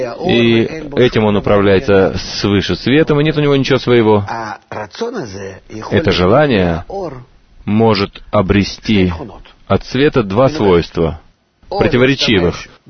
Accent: Russia; Я родился, вырос в России

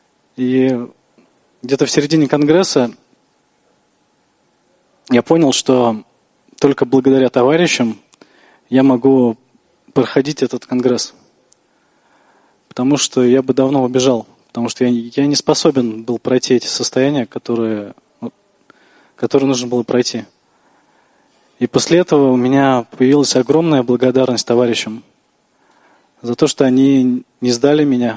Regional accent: Moscow, Russia; я из Москвы, из московской группы.

